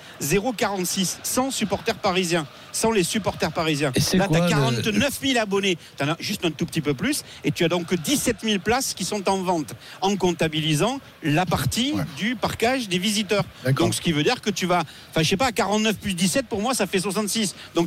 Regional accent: Southwest France, France; accent: southwestern French; Ah, moi j'ai toujours eu mon accent certifié sud-ouest.

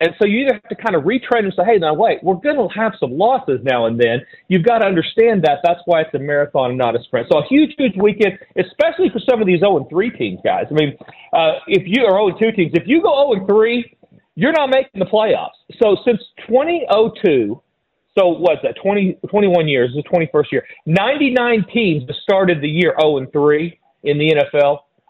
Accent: Manhattan, New York, United States; I'm a Giants fan, I grew up in Manhattan, love it, blah, blah, blah.

